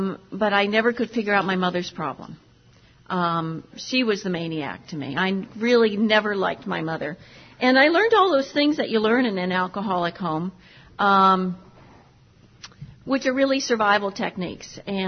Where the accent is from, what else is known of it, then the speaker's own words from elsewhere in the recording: Cleveland, Ohio, United States; And I was raised in Cleveland, Ohio, like George. George and I have survived Cleveland.